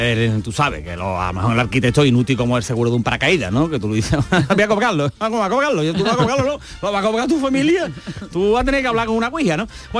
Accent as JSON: {"language": "Spanish", "region": "Andalusia", "country": "Spain", "said": "Y como somos andaluces, pues vivimos, ¿no?"}